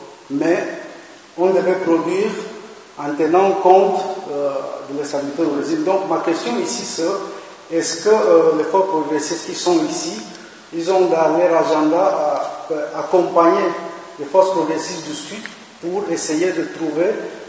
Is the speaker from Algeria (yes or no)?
no; Equatorial Guinea; Bonjour, je suis de la Guinée équatoriale et … Je suis opposant au comité et ancien ingénieur pétrolier.